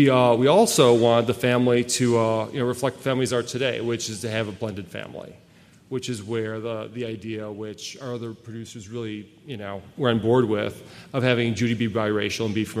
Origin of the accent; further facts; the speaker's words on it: Wisconsin, United States; Oh, that's right. We're both from Wisconsin. So, hey, all right. Wisconsin's the house. So we lived in New York for a while, but we met in L.A.